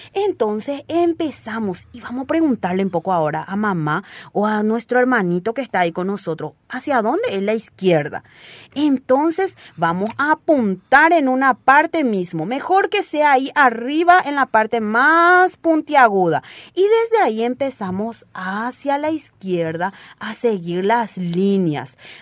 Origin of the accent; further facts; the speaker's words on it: Paraguay; nosotros somos paraguayos y paraguayas